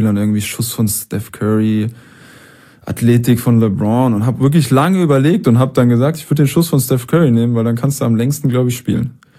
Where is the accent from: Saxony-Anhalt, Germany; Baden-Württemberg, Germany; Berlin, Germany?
Baden-Württemberg, Germany; Heidelberg; wir sind beide Heidelberger, wir kennen uns schon ewig.